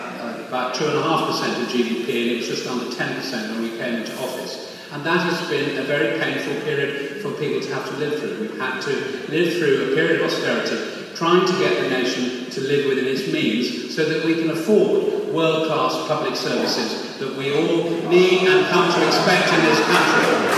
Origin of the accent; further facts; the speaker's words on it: Ludlow, West Midlands, United Kingdom; a particular affinity for Ludlow, because I was brought up in the hills behind here from the age of 9 months, and I've always considered Ludlow to be my hometown.